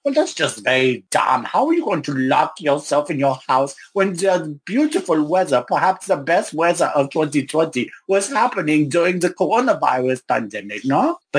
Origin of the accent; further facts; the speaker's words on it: Germany; So I remember the day growing up in Germany, there was a group of people that told us what to do.